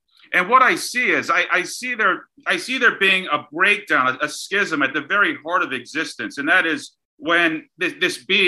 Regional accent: Pennsylvania, United States; I grew up in Pennsylvania, about 75 miles outside of Philadelphia.

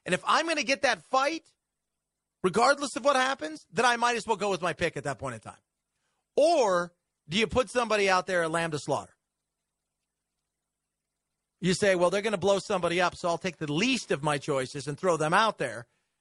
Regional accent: Los Angeles, California, United States; when I grew up in Los Angeles. So when I was a kid, you'd get the weather you know, on television and the radio and stuff.

